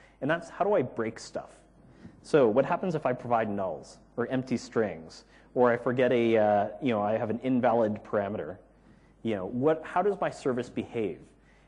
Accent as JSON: {"language": "English", "country": "Canada", "said": "I am from Canada, but it doesn't guarantee that my French is any good."}